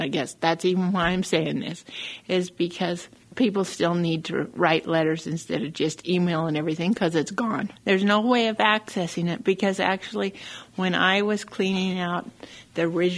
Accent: Bay Toll, Wyoming, United States; also born or lived in Casper; I was born in Casper. Let's see. But I grew up in Bay Toll, which is on the backside of Casper Mountain. Mm-hmm. And somewhere in my childhood, it was known as Freeland, Wyoming. And then they changed it to Bay Toll.

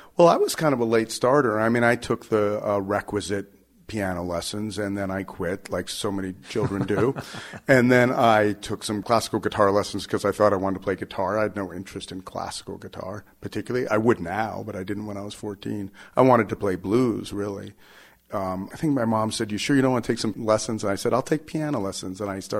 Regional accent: California, United States; also born or lived in New York City / Arizona; I was born in New York City, and my parents were New Yorkers, but I wasn't raised there. They actually moved west when I was two. We moved to Arizona briefly. I don't really remember it. And then we moved to California.

